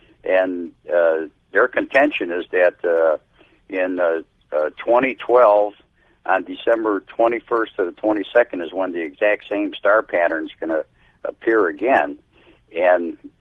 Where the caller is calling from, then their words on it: Tempe, Arizona, United States; I'm calling from Tempe, Arizona.